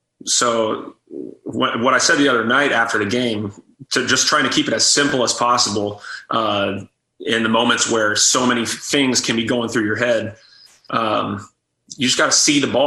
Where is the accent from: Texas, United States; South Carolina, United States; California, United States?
Texas, United States; Austin; So I grew up in Austin, Texas, and my family would always watch the Cowboys on Sunday afternoons.